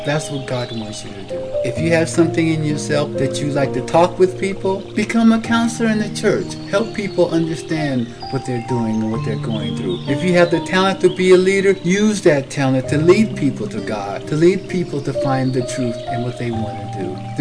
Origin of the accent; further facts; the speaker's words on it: Colorado, United States; I'm born and raised in Colorado, and I've been writing poetry since I was about 14.